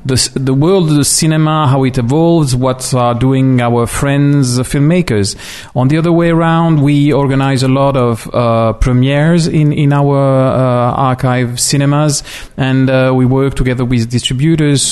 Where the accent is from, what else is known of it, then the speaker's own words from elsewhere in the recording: Switzerland; I'm coming from Switzerland